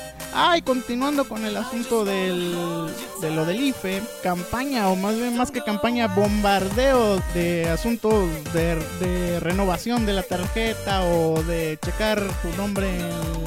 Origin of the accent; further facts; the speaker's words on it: Mexico; Se le despidió muy cariñosamente, como somos los mexicanos siempre.